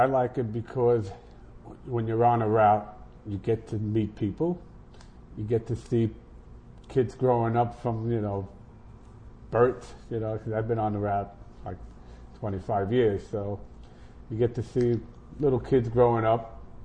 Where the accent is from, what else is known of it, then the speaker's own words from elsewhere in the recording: Brooklyn, New York, United States; also born or lived in Bayamón, Puerto Rico; well, I grew up in Brooklyn, New York. Mm-hmm. I was born in Puerto Rico in Bayamón, and I came to, my parents brought me here when I was like 3 months old, so I really don't know too much of Puerto Rico, so I'm a New York Rican